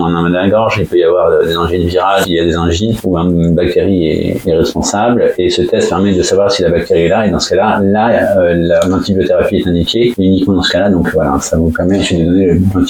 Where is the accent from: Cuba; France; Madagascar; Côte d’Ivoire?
France; Paris, Île-de-France; en tant que bon parisien et n'ayant jamais connu un officinal dormant dans sa pharmacie.